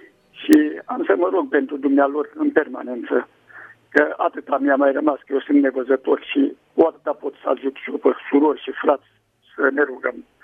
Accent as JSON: {"language": "Romanian", "town": "Slatina", "region": "Olt County", "country": "Romania", "said": "Sunt din Slatina"}